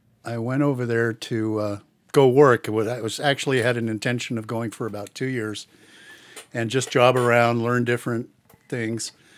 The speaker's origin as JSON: {"language": "English", "region": "California", "country": "United States", "tie": "born or raised there", "also_born_or_lived": "Peru", "said": "I was born in South America in Peru. My parents were Germans. I'm first generation here in the United States. I grew up in Southern California."}